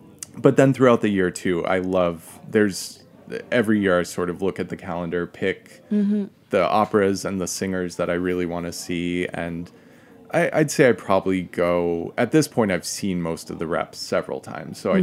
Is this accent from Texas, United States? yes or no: no; New Hampshire, United States; I grew up in New Hampshire.